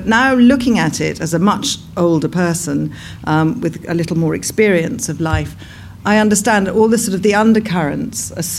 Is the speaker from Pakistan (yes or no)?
no; South West England, United Kingdom; born there; I was born in Cornwall, yeah.